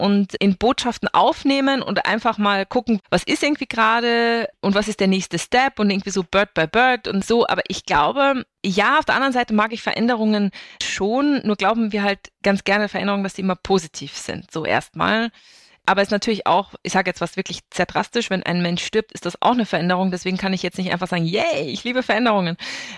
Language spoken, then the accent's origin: German; Austria; now in Hamburg, Germany; ich bin Österreicherin und bin vor 17 Jahren nach Hamburg gezogen, also 2006.